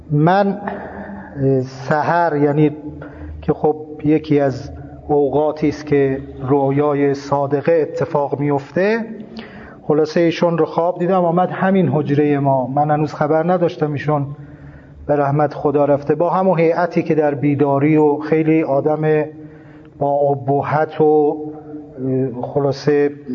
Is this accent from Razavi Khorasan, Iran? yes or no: yes; Torbat-e Heydarieh, Razavi Khorasan, Iran; born there; also born or lived in Mashhad; از مشهد رفتیم همون شهر خودمون تربت، همون زادگاهمون تربت حیدریه